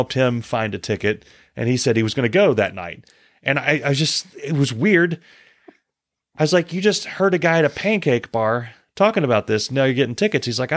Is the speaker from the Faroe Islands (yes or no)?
no; United States; Except he got scrambled eggs and I got mine over easy because I'm an American.